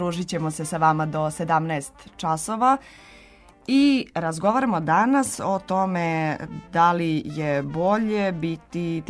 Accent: Vrbas, Vojvodina, Serbia; ja sam patrijarhalna devojka iz Vrbasa

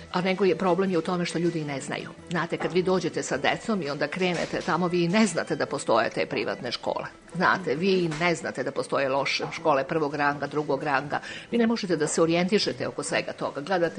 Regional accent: Belgrade, City of Belgrade, Serbia; ja sam rođena Beograđanka, ali sam otišla u Smederevo i radila sam u selima u okolini Smedereva.

